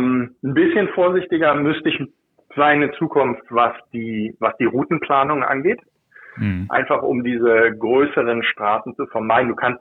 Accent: Germany; accent: German; höchstwahrscheinlich meinen deutschen Akzent erkannt hat

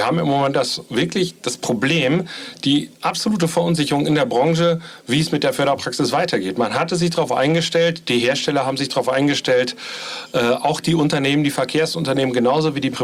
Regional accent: North Rhine-Westphalia, Germany; In meiner Heimatregion im Münsterland

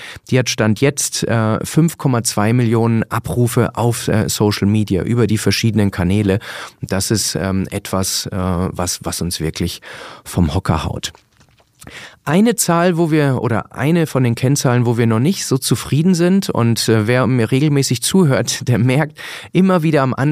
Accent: Munich, Bavaria, Germany; ich komme aus München

